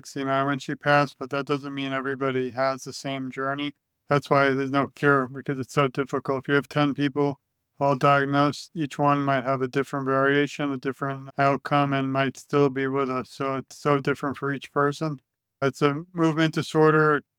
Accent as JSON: {"language": "English", "town": "Brooklyn", "region": "New York", "country": "United States", "said": "I'm from Brooklyn, New York originally, and you can just imagine the crime I saw growing up"}